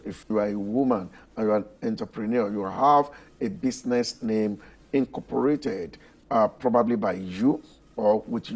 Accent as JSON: {"language": "English", "country": "Nigeria", "said": "For those of us that are here, there would always be one reason or the other to stay back in Nigeria as a Nigerian."}